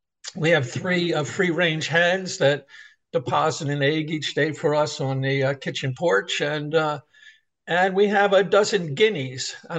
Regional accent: Baltimore, Maryland, United States; Well, you know, Sandra and I are basically city folks. I'm from Baltimore and she's from up in New Jersey.

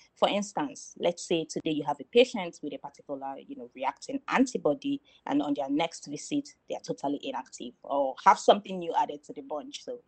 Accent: Nigeria; I am from Nigeria in West Africa, where I obtained a bachelor's in medical lab science.

